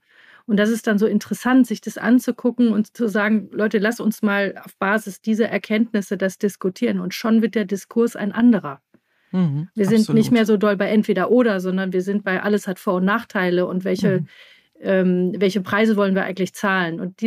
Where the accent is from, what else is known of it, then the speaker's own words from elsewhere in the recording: Rhineland, Germany; jetzt komme ich auch noch aus dem Rheinland.